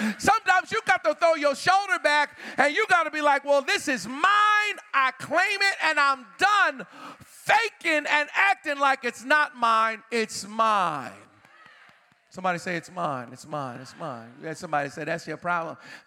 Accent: Boston, Massachusetts, United States; I grew up in Boston, Massachusetts.

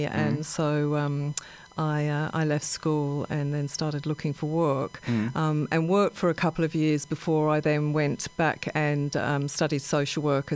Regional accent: England, United Kingdom; I was growing up in England at the time Margaret Thatcher was at the helm.

